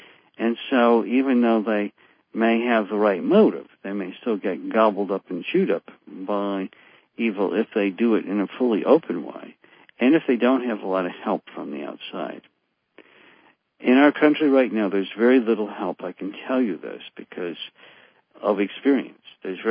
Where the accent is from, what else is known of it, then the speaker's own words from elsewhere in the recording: Chicago, Illinois, United States; I'm from Chicago, and I'm aware of much public corruption.